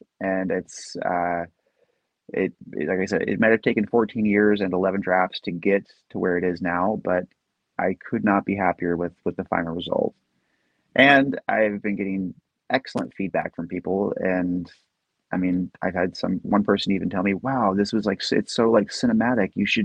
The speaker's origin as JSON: {"language": "English", "region": "Washington", "country": "United States", "tie": "born or raised there", "said": "she was road tripping through Washington State, came through my hometown"}